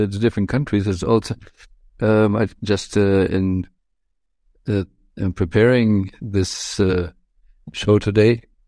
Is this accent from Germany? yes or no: yes; Germany; especially because I came from Germany